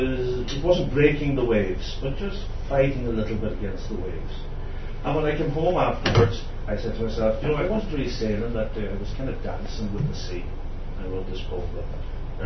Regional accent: Ulster, Ireland; accent: Donegal Irish; When I talk Gaelic to people from anywhere, they're always saying the Donegal Irish, you can't understand it

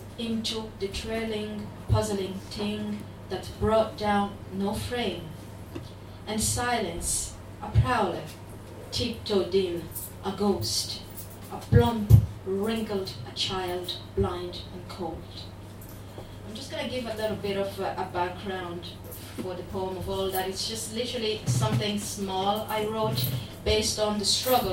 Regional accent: DR Congo; first language French; English is a second language; Yeah, and as you might know by now, I am not from here. I am from the Democratic Republic of Congo, which is a big country. It's like half the size of Europe in Central Africa. Yeah, we speak French and we have multiple languages over there.

